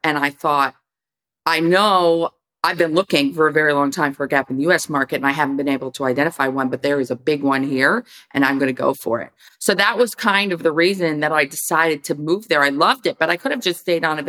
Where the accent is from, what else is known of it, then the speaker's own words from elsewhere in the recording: New York City, New York, United States; now in California, United States; I'm from the New York City area. I was working at Saks Fifth Avenue for Chanel for many years.